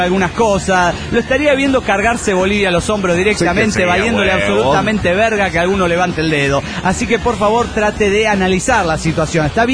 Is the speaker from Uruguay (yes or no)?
yes; Rivera, Uruguay; de Rivera, Uruguay.